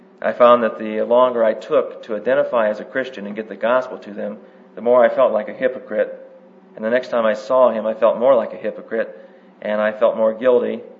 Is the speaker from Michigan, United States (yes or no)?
yes; Michigan, United States; I come from Michigan, and I joined the staff a year ago.